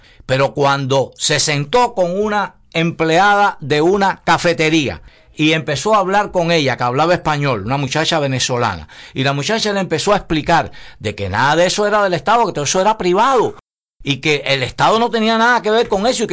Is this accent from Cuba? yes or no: yes; Cuba; now in Miami, United States; el cubano, que los que estamos aquí en Miami, casi 2 millones, vinimos de Cuba.